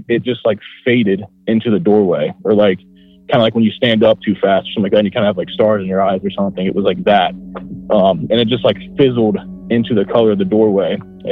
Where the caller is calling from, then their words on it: Ohio, United States; Yeah, this is … from Ohio. I live pretty close to Dayton, Ohio.